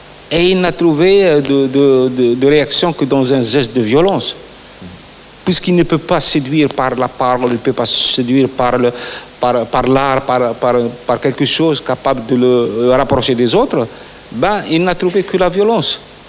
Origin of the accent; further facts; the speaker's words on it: Béchar, Béchar Province, Algeria; je devais pour rejoindre mon unité faire escale à Béchar, ma ville natale